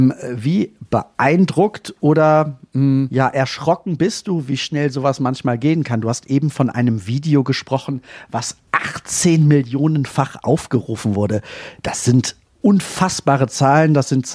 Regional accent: Rhineland, Germany; Ich komme aus dem Rheinland, ich mag Karneval gerne, kölsche Musik.

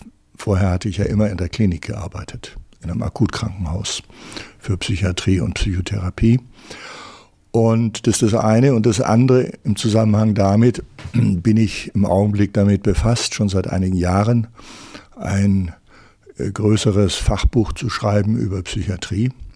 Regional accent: Nuremberg, Bavaria, Germany; Also ich bin Nachkriegskind, bin 1948 geboren in Nürnberg, ländlich am Stadtrand

